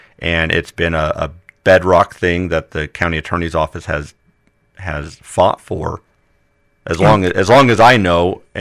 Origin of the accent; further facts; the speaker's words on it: Illinois, United States; I remember as a young kid growing up in the Midwest, where about the only public land you had where you didn't have to go ask somebody permission or pay somebody for permission to be able to use the land were small little state parks scattered randomly across the state of Illinois